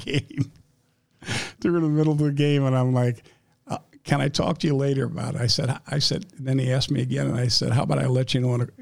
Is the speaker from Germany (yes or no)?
no; St. Louis, Missouri, United States; I grew up in North St. Louis, so and my school really is not there anymore.